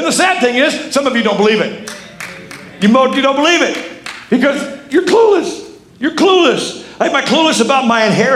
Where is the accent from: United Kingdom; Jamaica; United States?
United States; And by the way, I'm an American, so I'm automatically in the top 1% of the world.